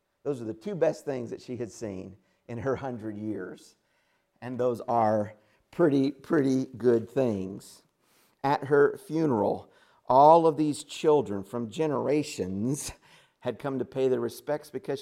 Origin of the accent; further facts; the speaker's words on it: Indiana, United States; That's where I'm from. I'm from Indiana.